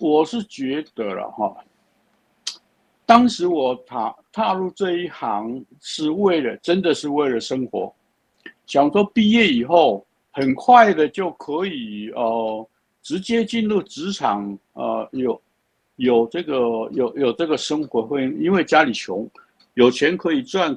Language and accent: Chinese; Pingtung County, Taiwan; now in Taipei, Taiwan; 所以才从我家乡在屏东哈，所以才从屏东跑到台北来开业